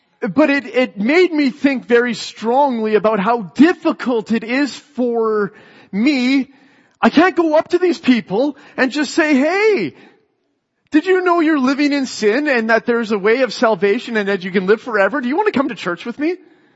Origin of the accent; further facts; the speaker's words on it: Canada; We're Canadian.